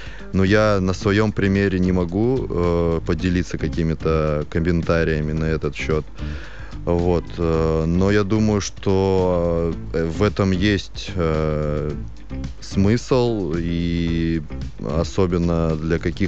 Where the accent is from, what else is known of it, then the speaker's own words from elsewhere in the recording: Bishkek, Kyrgyzstan; я родом из Бишкека, это Киргизия, столица Киргизии, Азия